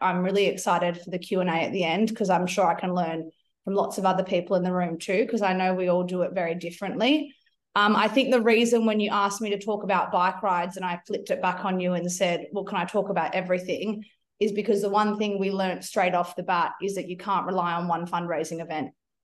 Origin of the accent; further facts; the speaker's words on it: Australia; So I'm Australian.